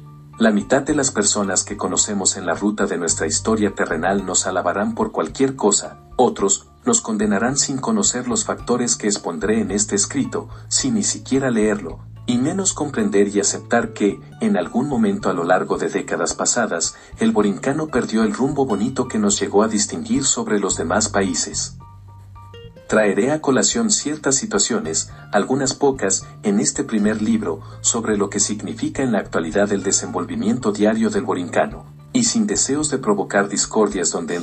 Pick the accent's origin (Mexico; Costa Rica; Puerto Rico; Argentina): Puerto Rico; tradiciones y costumbres que nos dieron nuestra identidad como puertorriqueños